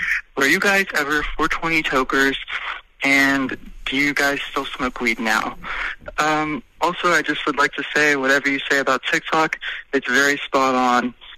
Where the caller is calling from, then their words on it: Chatsworth, California, United States; I'm calling from Chatsworth, California.